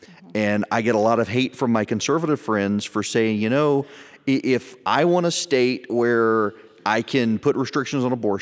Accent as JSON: {"language": "English", "region": "the South", "country": "United States", "said": "I'm from the South."}